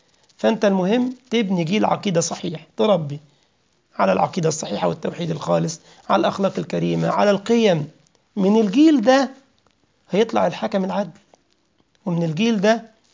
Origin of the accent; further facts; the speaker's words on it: Egypt; ربنا ضرب عليهم التيه في شبه جزيرة سيناء عندنا في مصر لمدة 40 سنة